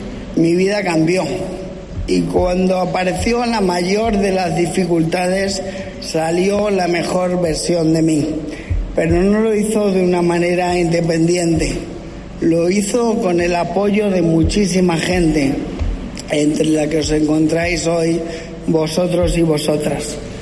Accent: Castilla-La Mancha, Spain; Y encima, regalármelo en mi tierra, en mi casa, con mi gente. Quiero agradecer a todo el Consejo de Gobierno de Castilla-La Mancha su trabajo

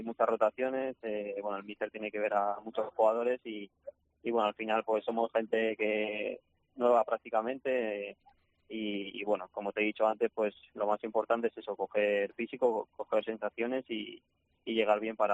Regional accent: Logroño, La Rioja, Spain

